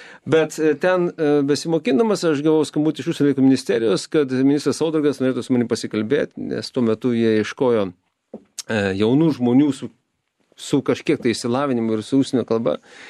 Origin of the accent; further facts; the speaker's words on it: Skuodas, Klaipėda County, Lithuania; Aš gimiau ir užaugau Skuode, mieste, kur prasideda Lietuva, kaip aš vadinu.